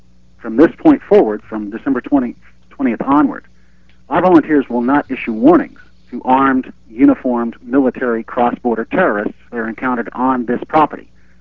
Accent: United States; I am an American.

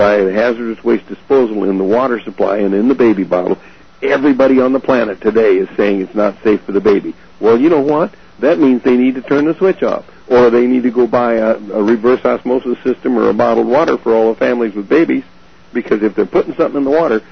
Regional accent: United States; I do it because I'm an American.

